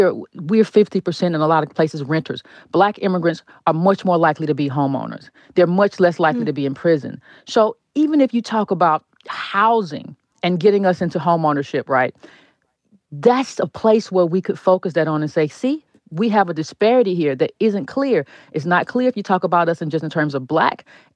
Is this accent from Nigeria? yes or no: yes; Nigeria; I'm Nigerian